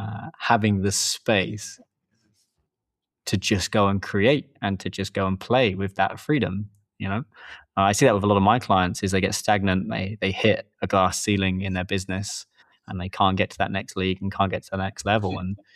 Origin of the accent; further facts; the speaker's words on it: England, United Kingdom; I'm a Brit. I grew up in England